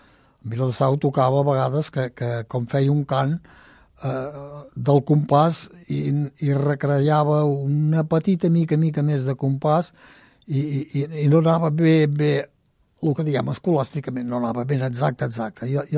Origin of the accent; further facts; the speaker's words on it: Catalonia, Spain; jo sóc de l'Empordà